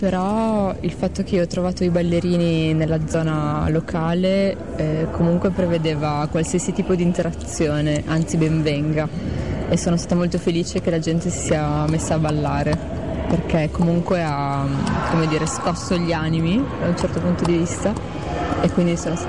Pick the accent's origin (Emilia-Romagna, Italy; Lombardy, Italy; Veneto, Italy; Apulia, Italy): Emilia-Romagna, Italy; dal territorio dove vivo, perché sono emiliana